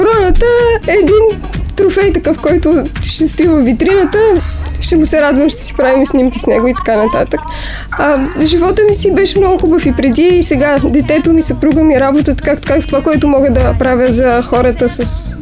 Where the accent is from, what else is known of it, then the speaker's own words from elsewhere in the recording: Plovdiv, Plovdiv Province, Bulgaria; просто защото си от Пловдив и аз съм от Пловдив